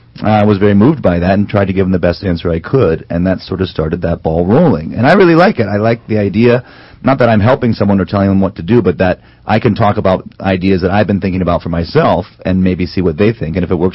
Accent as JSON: {"language": "English", "town": "Stanford", "region": "California", "country": "United States", "tie": "born there", "said": "I was born in Stanford, but I was talking with Dr. Drew, and I think I'm a little confused about my history here. I was only ages 0 to 4 in the California area"}